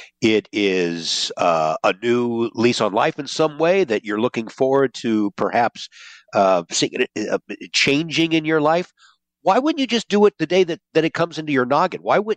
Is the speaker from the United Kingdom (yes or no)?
no; St. Louis, Missouri, United States; Actually, the weather is about the same as what you all have back in my hometown of St. Louis.